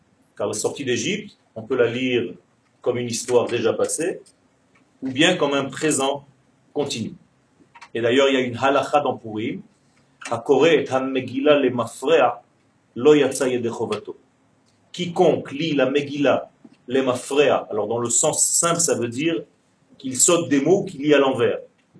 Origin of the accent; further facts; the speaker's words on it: Ashdod, Southern District, Israel; parce que je suis né en Israël, j'ai vécu la majorité de ma vie à Ashdod.